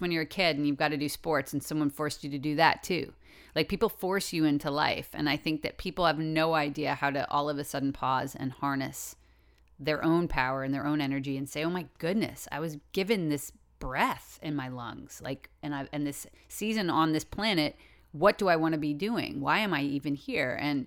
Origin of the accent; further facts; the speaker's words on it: Massachusetts, United States; I enjoy the Red Sox because I'm from Massachusetts